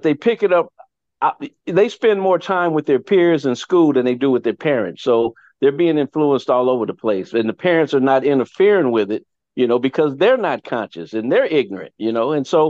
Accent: Compton, California, United States; you know, I'm from Compton, you know, so I know when I hear something

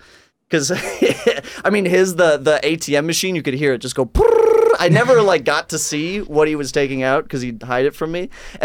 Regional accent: Minnesota, United States; And it made me, because I grew up in Minnesota where the gambling age was 18.

